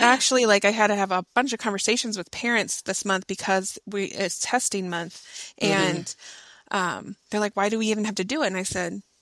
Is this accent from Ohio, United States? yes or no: yes; Ohio, United States; I'm originally from Ohio, so I moved to Columbus.